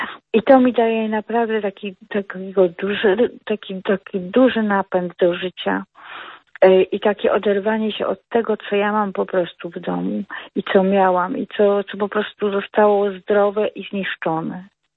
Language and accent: Polish; Poznań, Greater Poland Voivodeship, Poland; Ja jestem z Poznania